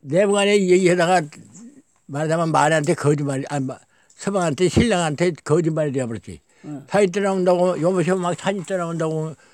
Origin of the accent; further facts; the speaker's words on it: Dongsal-ri, South Korea; 예, 여기서 태어났던 게 83년 되었죠.